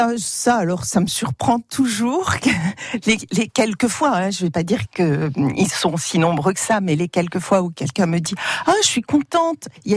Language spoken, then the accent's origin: French; Ajaccio, Corsica, France; born there; Sur mon papier d'identité, je suis née à Sartène, Marie. Mais en réalité, je suis née à Ajaccio.